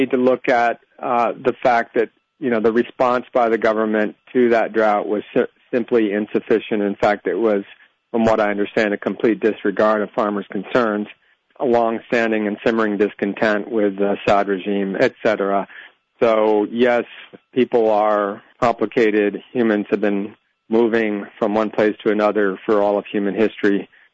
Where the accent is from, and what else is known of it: Massachusetts, United States; born or raised there; now in New York, United States